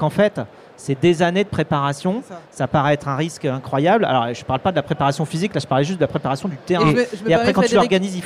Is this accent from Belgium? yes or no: no; Pays de la Loire, France; je suis vendéen, tu vois, j'ai grandi en Vendée entre des vaches et des moutons.